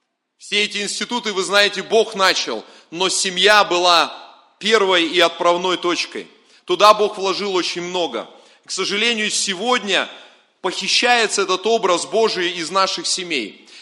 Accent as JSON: {"language": "Russian", "region": "Siberia", "country": "Russia", "also_born_or_lived": "Russian Far East", "said": "Я родом из Сибири, последние, наверное, лет 20 Господь позволил прослужить на Дальнем Востоке как миссионера"}